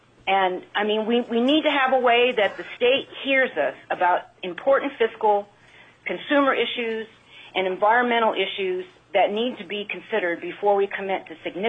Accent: Talkeetna, Alaska, United States; and I am from the Talkeetna Trapper Creek area.

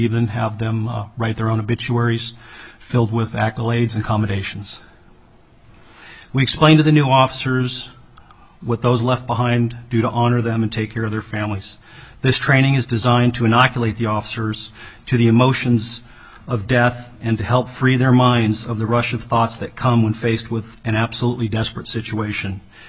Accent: Anchorage, Alaska, United States; I grew up in Anchorage, and it has been my honor to serve my country and my community.

